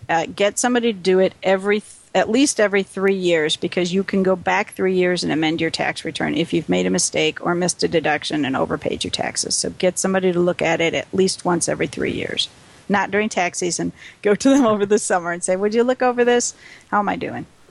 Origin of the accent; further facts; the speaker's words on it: Wisconsin, United States; I'm really a Packer fan. Oh, I grew up in Wisconsin.